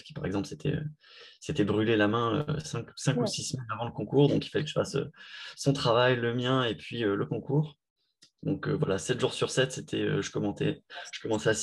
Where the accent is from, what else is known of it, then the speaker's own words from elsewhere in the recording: Hyères, Provence-Alpes-Côte d'Azur, France; Mathilde et moi, on est du sud de la France, donc on n'est pas de Aix exactement. Moi, je suis de Hyères et elle de La Seyne-sur-Mer, donc c'est aux abords de Toulon, c'est les deux villes.